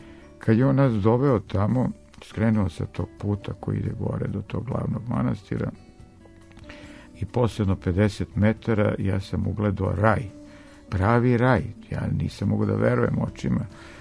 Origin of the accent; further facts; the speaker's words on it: Serbia; mi smo iz Srbije.